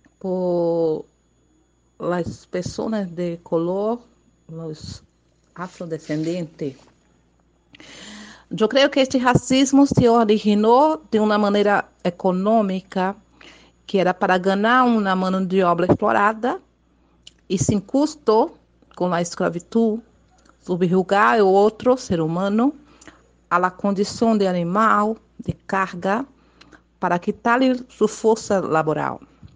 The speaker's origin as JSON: {"language": "Spanish", "country": "Brazil", "second_language": "Spanish", "said": "nosotros somos brasileños, nacíamos aquí, afro-brasileños de la diáspora."}